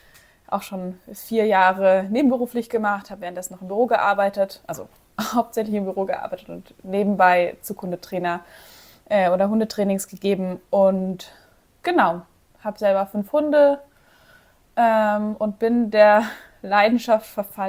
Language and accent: German; Munich, Bavaria, Germany; Ich komme aus München oder aus der Umgebung.